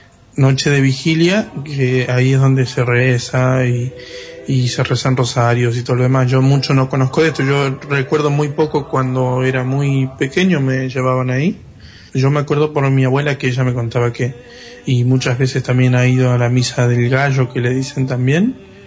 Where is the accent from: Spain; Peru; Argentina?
Argentina; Salta; born there; La provincia que nací fue en Salta, es al norte de Argentina, casi al límite con Bolivia.